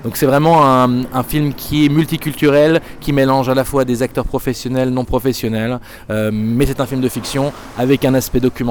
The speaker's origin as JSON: {"language": "French", "country": "Switzerland", "moved": "as an adult", "lives_now": "New York, United States", "said": "je viens à la base de Suisse. J'ai commencé à faire des films en Suisse et là, ça fait 6 ans que je suis établi à New York."}